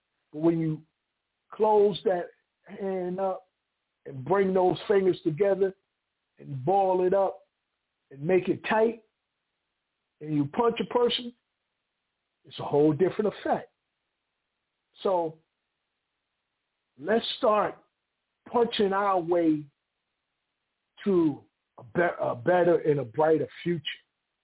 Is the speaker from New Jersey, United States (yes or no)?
yes; Paterson, New Jersey, United States; I'm from Patterson.